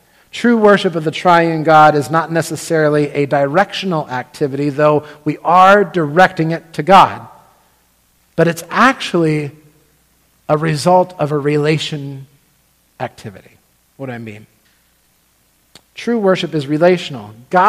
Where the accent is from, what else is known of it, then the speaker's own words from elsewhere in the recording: Lancaster, Pennsylvania, United States; I'm from Lancaster, Pennsylvania